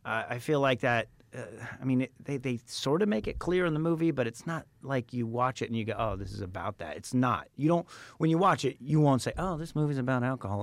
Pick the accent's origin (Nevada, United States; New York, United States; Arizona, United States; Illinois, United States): Arizona, United States; Phoenix; I grew up in Phoenix.